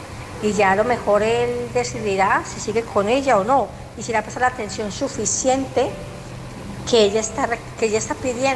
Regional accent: Barcelona, Catalonia, Spain; de Barcelona.

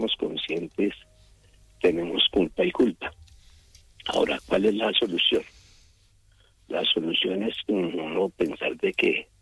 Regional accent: Colombia; Aquí, allá en Colombia, pues yo soy colombiano.

